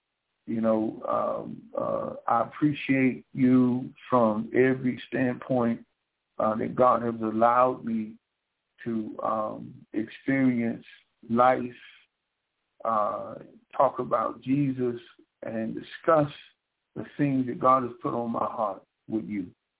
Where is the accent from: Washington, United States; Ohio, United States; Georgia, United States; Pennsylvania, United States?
Georgia, United States; Rome; over 300 people across the world that are listening in from my hometown, Rome, Georgia